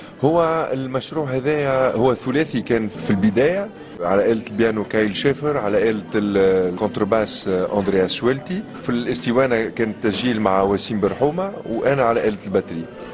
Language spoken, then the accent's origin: Arabic; Tunisia; أنا كموسيقي تونسي تعلمت الجاز وحبيت الجاز اللي هو عنده أصول إفريقية